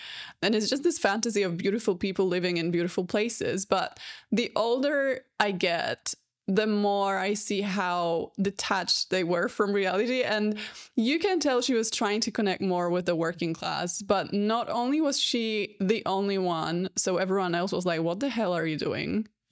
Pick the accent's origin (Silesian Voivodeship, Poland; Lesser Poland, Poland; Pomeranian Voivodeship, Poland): Silesian Voivodeship, Poland; English is a second language; to the Pszczyna Castle, which is less than an hour away from my hometown.